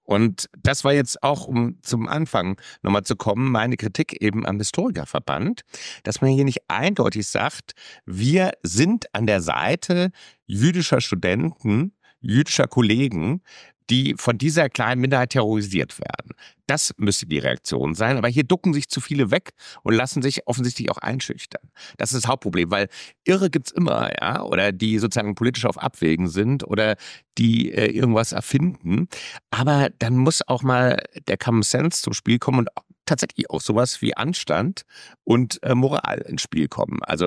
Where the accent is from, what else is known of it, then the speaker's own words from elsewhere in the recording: Frankfurt, Hesse, Germany; also ich komme aus Frankfurt